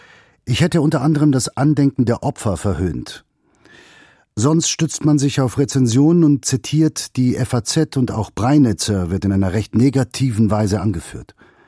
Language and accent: German; Frankfurt am Main, Hesse, Germany; born there; Mein Geburtsort ist Frankfurt am Main. Das Datum der 23. August 1930.